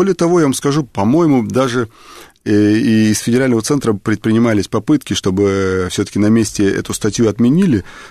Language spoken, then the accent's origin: Russian; Ingushetia, Russia; born there; мои предки родились здесь, в Ингушетии, и, так сказать, я здесь тоже родился, и здесь я умру